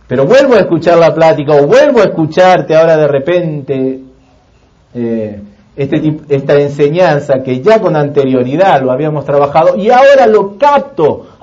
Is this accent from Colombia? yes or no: no; Argentina; born there; no fue para nada fácil allá en Argentina, donde nacimos.